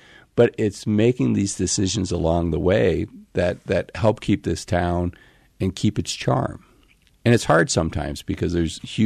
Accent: Cleveland, Ohio, United States; Well, as a person growing up in Cleveland, Ohio, I used to read these outside magazine articles

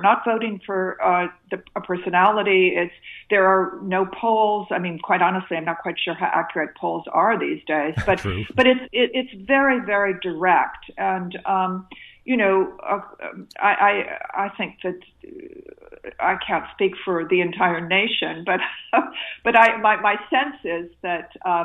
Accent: United States; this is deeply different from anything as an American that I know

